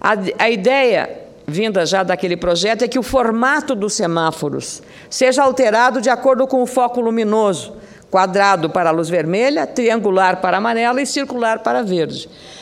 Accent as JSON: {"language": "Portuguese", "region": "Rio Grande do Sul", "country": "Brazil", "said": "aquela que aconteceu lá no meu estado, em Santa Maria"}